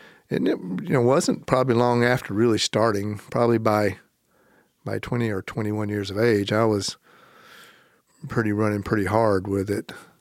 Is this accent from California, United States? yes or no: no; Myrtle Beach, South Carolina, United States; Here's the crazy thing about life and growing up in Myrtle Beach at that time.